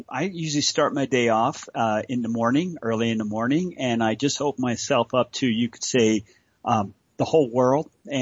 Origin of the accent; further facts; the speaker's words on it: Pennsylvania, United States; moved away as an adult; also born or lived in Virginia / Vermont / Alabama / Colorado; I was born in Virginia, and I was raised kind of like Pennsylvania, Vermont, wow. Lived in the South for a while in Alabama, and I moved to Colorado 30 years ago.